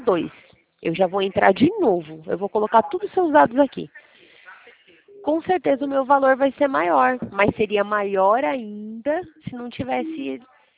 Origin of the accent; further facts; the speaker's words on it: São Paulo, Brazil; now in Sorocaba, Brazil; Eu sou de São Paulo, capital, né?